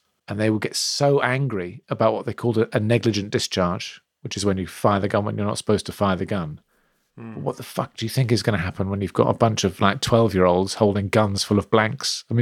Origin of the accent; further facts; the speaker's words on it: Portsmouth, South East England, United Kingdom; I had that a bit as a kid because growing up in Portsmouth is basically just one huge military base.